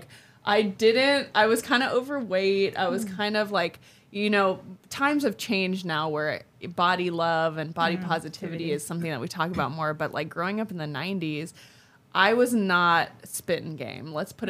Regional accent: Hawaii, United States; my growing up in Hawaii, some of my earliest memories are just playing at the beach

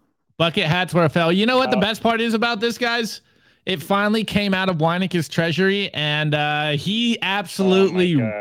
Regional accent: Miami, Florida, United States; I feel rich for once because I grew up poor in Miami, bro.

